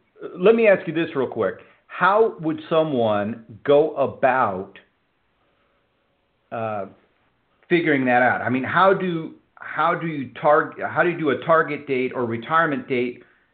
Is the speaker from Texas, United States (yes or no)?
yes; Houston, Texas, United States; he's an independent investment advisor located in my hometown of Houston, Texas.